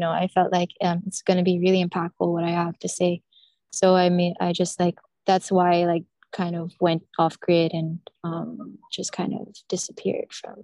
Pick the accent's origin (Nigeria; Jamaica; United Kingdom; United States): United States; I am very American, and mm-hmm. Everyone was so impressed with just the fact that I came from America.